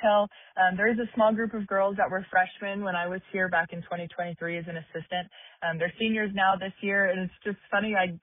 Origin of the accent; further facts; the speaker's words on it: Wichita, Kansas, United States; Because like you said, you know, I'm from Wichita. I bounced around a little bit.